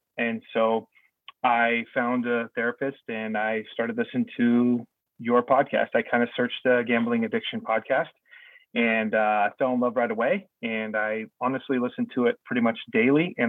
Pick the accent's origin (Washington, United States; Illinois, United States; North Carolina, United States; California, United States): Washington, United States; Seattle; now in Tennessee, United States; but I've been here since 2006. I still call Seattle home. I still root for the Seahawks, but I'm almost a Southerner at this point.